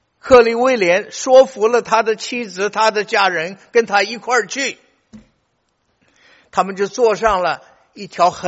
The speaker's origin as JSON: {"language": "Chinese", "country": "China", "said": "不像我们中国，我们中国人虽然方言很多，文字都一样"}